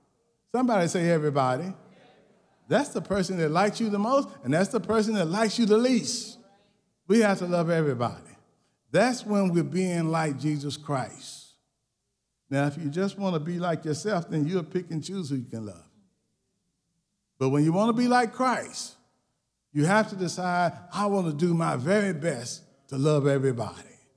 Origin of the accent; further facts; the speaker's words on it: the South, United States; I'm from the South, and so they would tell you when you cook something good, they say, you put your foot in it.